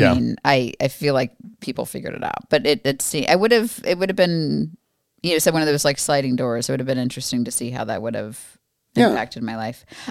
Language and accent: English; Florida, United States; I was from Florida